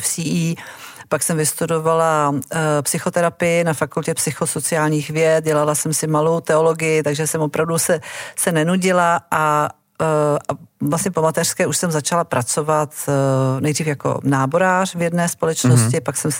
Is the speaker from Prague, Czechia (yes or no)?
yes; Prague, Czechia; já jsem rozený Pražák, ale kořeny mám na jižním Slovensku a v jižních Čechách, či maminka je Slovenka